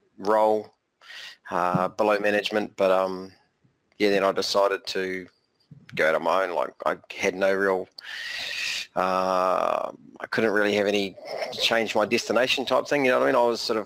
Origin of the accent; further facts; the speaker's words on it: Whanganui, Manawatū-Whanganui, New Zealand; also born or lived in London; now in Hamilton, New Zealand; Yep, from Hamilton. Originally, I was brought up in Whanganui, just sort of south of Taranaki.